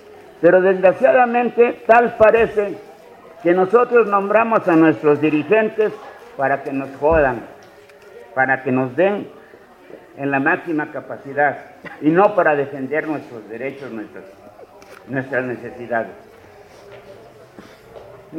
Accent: Moyotepec, Morelos, Mexico; el oficial … Yo soy del municipio de Villa de Ayala. El pueblo se llama Moyotepec, pertenece al municipio de Villa de Ayala.

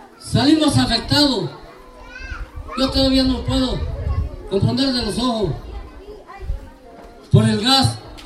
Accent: Tixtla, Guerrero, Mexico; Yo soy de Tiscla, se los digo. Yo conozco su escuela como la palma de mi mano. Yo me fui a vender gelatinas a los 8 años allá en la escuela. Era mi camino por ahí, de mis siembras con mis padres

